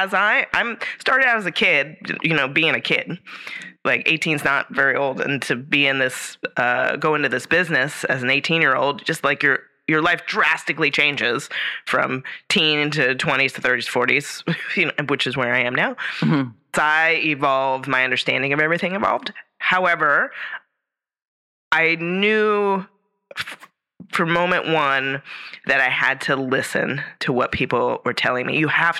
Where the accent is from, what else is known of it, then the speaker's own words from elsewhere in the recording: California, United States; now in Shasta County, United States; So I'm from the Bay Area, moved to Lake County, worked for a company, transferred from Lake County up to here to Shasta County